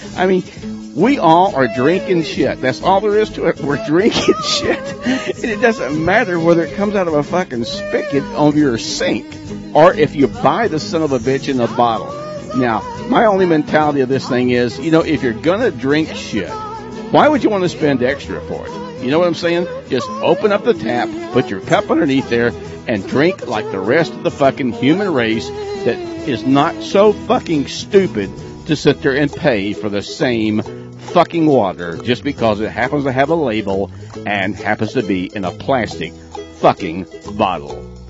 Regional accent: Dallas, Texas, United States; In my hometown of Dallas, there's a place that has a place that it looks kind of like one of those Dutch windmill kind of things

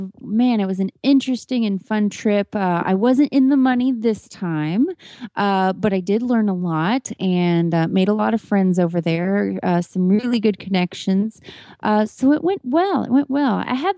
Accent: Kemp, Texas, United States; from Kemp, Texas

